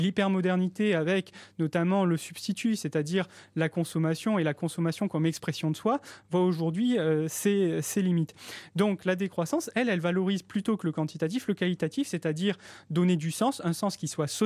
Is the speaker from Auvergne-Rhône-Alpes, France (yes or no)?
no; Bordeaux, Nouvelle-Aquitaine, France; je suis moi-même de Bordeaux